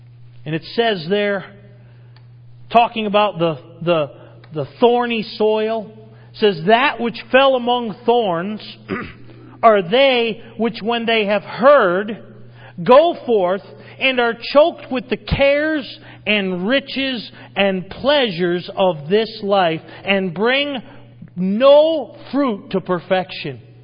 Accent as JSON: {"language": "English", "region": "New England", "country": "United States", "said": "I like the Patriots. I'm from New England."}